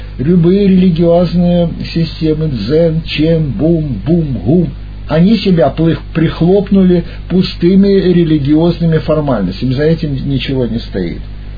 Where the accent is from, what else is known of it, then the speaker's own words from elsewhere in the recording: Vladivostok, Primorsky Krai, Russia; born there; Правильно, я-то родился на Владивостоке. Я родился во Владивостоке. В переводе на русский язык это «владей Востока». Я родился на границе Кореи, Китая, Японии.